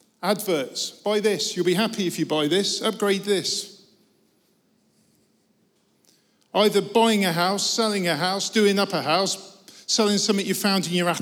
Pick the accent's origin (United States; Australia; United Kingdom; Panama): United Kingdom; firstly, we're British and we don't talk about money in the United Kingdom.